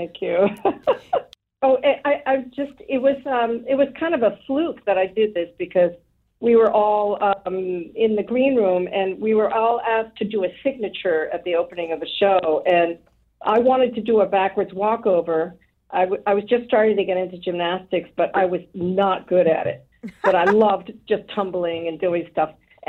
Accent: United States; born there; And I was born in the U.S. But, you know, being born in America, but also being a daughter of immigrants, I was trying to be as Americanized as possible.

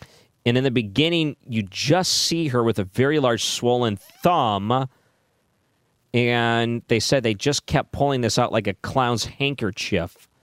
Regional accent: Michigan, United States; I think about my own case. I grew up in Michigan.

